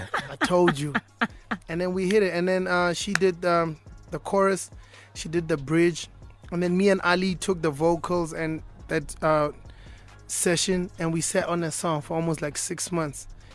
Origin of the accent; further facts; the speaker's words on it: South Africa; as I'm talking to … I'm like, yo, man, I'm from South Africa.